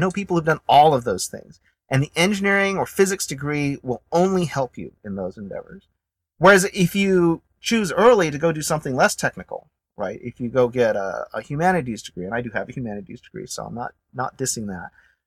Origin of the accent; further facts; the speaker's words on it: Alabama, United States; also born or lived in Tennessee; Well, I was born in Tennessee, and I grew up in Alabama, and I went to school in Boston.